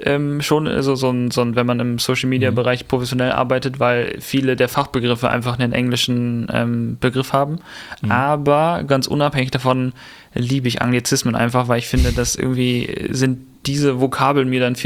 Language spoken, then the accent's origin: German; Stralsund, Mecklenburg-Vorpommern, Germany; wir sind dann nach Stralsund gezogen und da aufgewachsen in die Baptistengemeinde in Stralsund gegangen.